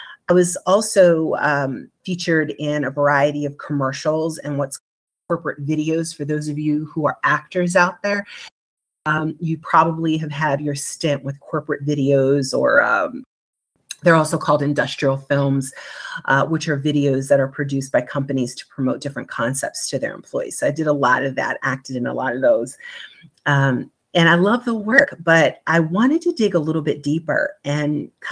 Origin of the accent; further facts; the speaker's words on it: New Jersey, United States; I am from South Jersey, southern New Jersey. We don't say Jersey in South Jersey. you say Jersey. Jersey is reserved for the Central and North Jersey folks. I grew up on a farm out there with my mom and my grandparents